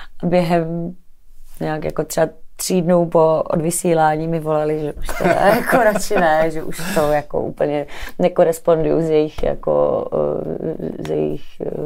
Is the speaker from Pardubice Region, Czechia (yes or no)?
no; Kyjov, South Moravian Region, Czechia; Já jsem sice z Kyjova